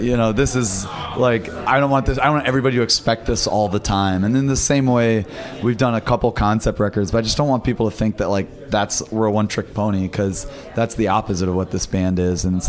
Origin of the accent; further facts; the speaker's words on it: Detroit, Michigan, United States; also born or lived in Bloomington, Indiana; I grew up in Detroit, and I moved to Bloomington, Indiana.